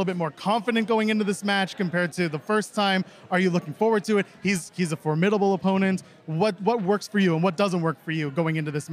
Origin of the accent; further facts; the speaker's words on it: Ottawa, Ontario, Canada; I grew up in Ottawa, Canada.